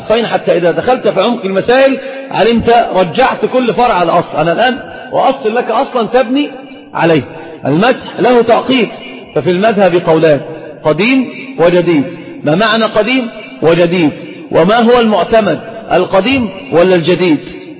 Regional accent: Saudi Arabia; والخف ظاهر عندنا في السعودية

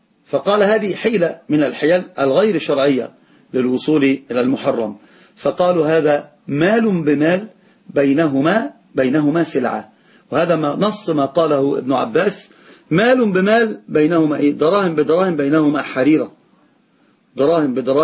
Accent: Egypt; عندنا في مصر يسمونها حرق السلعة

